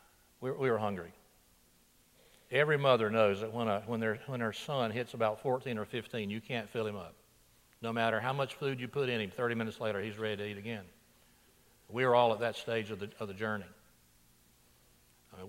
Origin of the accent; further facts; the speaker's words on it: Floral, Alabama, United States; one of our mothers transported us from my hometown, Floral, Alabama, to this campground.